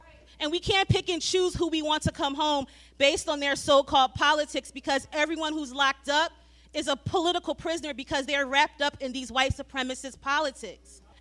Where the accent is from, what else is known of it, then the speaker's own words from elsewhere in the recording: Philadelphia, Pennsylvania, United States; So when you're young growing up in Philly, you grow up in the shadow of all of that white supremacist Philadelphia history.